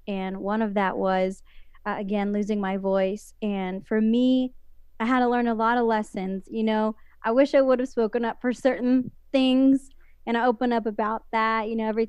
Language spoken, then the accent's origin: English; United States; And I was Mexican, you know, I'm Mexican American, and I just felt out of place.